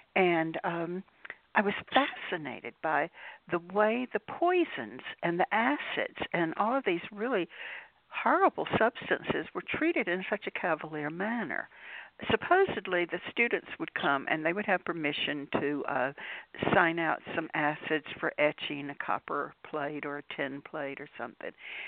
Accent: North Carolina, United States; I am a native Tar Heel

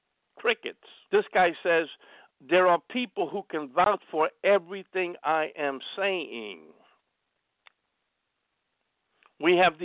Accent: Brooklyn, New York, United States; born there; I was born in Brooklyn, New York, over there at Long Island College Hospital, off of Atlantic Avenue.

